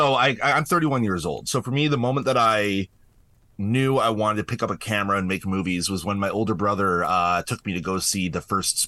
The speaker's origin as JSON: {"language": "English", "town": "Mission", "region": "British Columbia", "country": "Canada", "tie": "born or raised there", "said": "Yeah, I went to the same high school. a number of years apart. But so I grew up in Mission."}